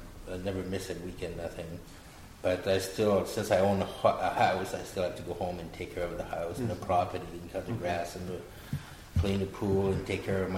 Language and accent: English; Ottawa, Ontario, Canada; I am from Ottawa in Canada, Ottawa, Ontario, Canada. It's like the national capital of Canada, and now that I'm retired, so at the age of 47 for medical reasons, but I tend to be in Montreal